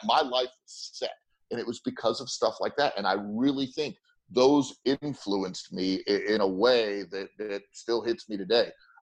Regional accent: California, United States; I grew up in Southern California when I was younger.

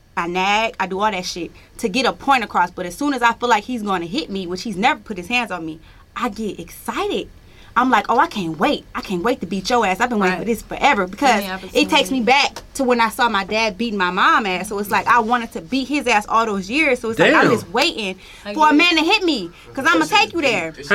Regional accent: Flint, Michigan, United States; When I'm from Flint, Michigan.

